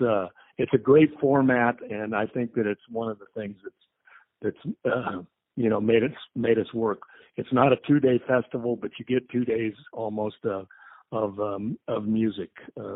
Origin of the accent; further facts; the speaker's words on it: Lincoln, Nebraska, United States; We've got people coming in from California, and I'm originally from Lincoln, Nebraska.